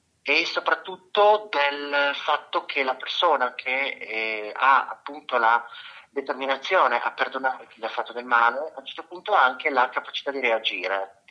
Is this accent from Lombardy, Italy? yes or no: no; Gorizia, Friuli-Venezia Giulia, Italy; born there; now in Udine, Italy; io vivo a Udine, quindi sono friulano, però sono nato a Gorizia, quindi in una città di frontiera.